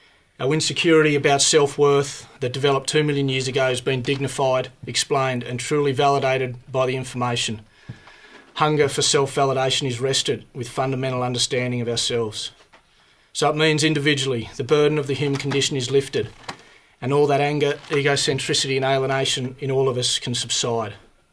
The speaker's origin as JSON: {"language": "English", "town": "Sydney", "region": "New South Wales", "country": "Australia", "tie": "born or raised there", "said": "I grew up in Sydney, had a pretty typical Australian upbringing"}